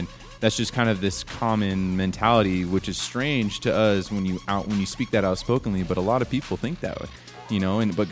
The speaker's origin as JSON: {"language": "English", "town": "San Diego", "region": "California", "country": "United States", "tie": "born there", "also_born_or_lived": "Temecula / Rancho Cucamonga / Lake Arrowhead / Great Britain", "said": "Well, I was born in San Diego, California, and I moved a lot. Moved to Temecula. I've lived in parts of Great Britain. And then moved back here to Rancho Cucamonga."}